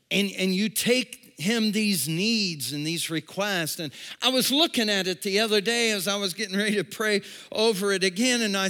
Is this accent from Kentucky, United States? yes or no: no; Avon, Indiana, United States; I would love to go back to my hometown. I would love to go back where I was reared. I would love to go back to my heritage, and I'd love to do a work for you there. And you know what? 17 years later, God called Rochelle and I and our family to Avon, Indiana, to come back to this community